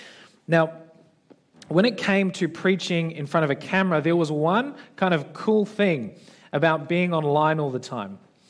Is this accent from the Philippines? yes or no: yes; Philippines; I'm a Filipino, and so my natural urge is to hug everyone.